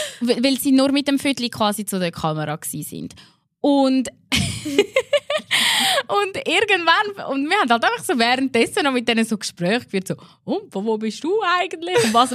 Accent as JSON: {"language": "German", "town": "Mägenwil", "region": "Aargau", "country": "Switzerland", "tie": "born or raised there", "said": "es war ja wirklich eigentlich Tour de Mägenwil, mein Heimatort."}